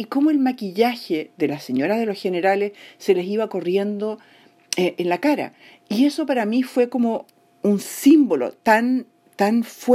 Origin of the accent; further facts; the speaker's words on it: Chile; moved away; also born or lived in Vienna, Austria; soy chilena, viví en Austria, en Viena, muchos años, me fui de Chile el año 83 y regresé para el plebiscito